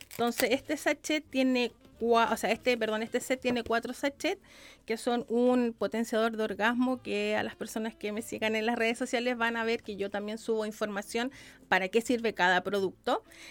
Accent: Santiago, Santiago Metropolitan Region, Chile; yo soy de Santiago, pero llevo 5 años viviendo acá en la Quinta Región.

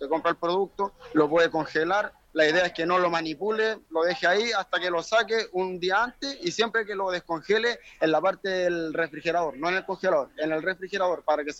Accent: Quillota, Valparaíso, Chile; De Quillota.

